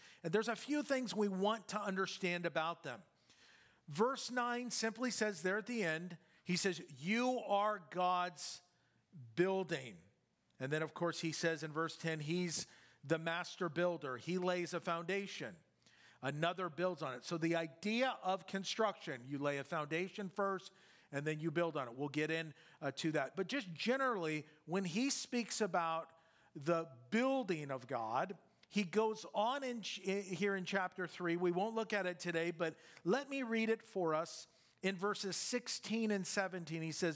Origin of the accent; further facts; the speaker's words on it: United States; I'm an American. I'm an individual Christian.